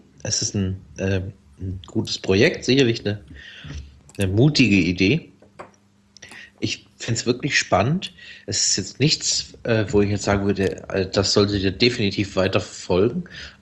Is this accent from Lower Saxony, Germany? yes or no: no; Baden-Württemberg, Germany; Ich bin ja aus dem Schwarzwald.